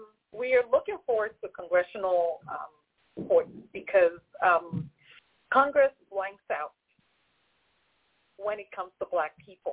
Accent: Douala, Littoral, Cameroon; even though I was born and raised in Douala

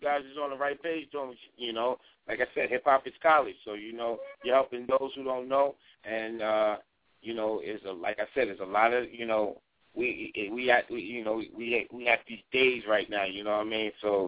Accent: Brooklyn, New York, United States; I'm from Brooklyn. I'm from Brooklyn, Jersey and stuff like that. So I'm just seeing rats.

